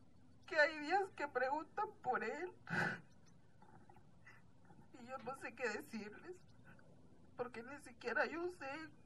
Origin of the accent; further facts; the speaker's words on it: Loma de Bacum, Sonora, Mexico; Nosotros venimos del estado de Sonora, de la tribu Yaqui. Nuestro pueblo se llama Loma de Bacum.